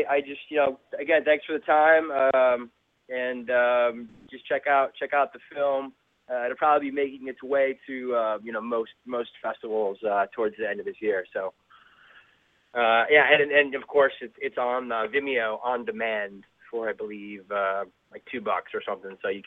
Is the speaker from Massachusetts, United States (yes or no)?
yes; Holliston, Massachusetts, United States; Instagram came about because the CEO and founder was from my hometown of Massachusetts.